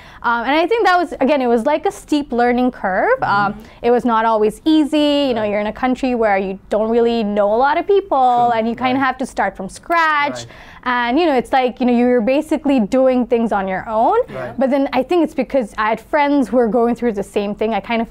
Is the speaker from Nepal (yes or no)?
yes; Nepal; now in United States; I'm originally from Nepal, and I've been living in the US for the past 3.5 years.